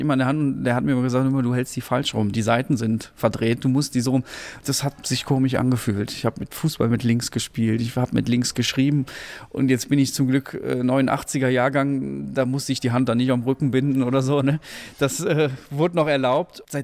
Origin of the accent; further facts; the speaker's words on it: Cologne, North Rhine-Westphalia, Germany; ich bin 28 Jahre alt, ich bin ein Musiker, der sich hier in Köln niedergelassen hat. Ich bin auch Kölner, gebürtiger, war eine kleine Zeit lang weg, habe einen Ausflug zum Studieren gemacht, aber dann hat es mich relativ schnell hier wieder in diese ja, musikalische, spannende Stadt verschlagen.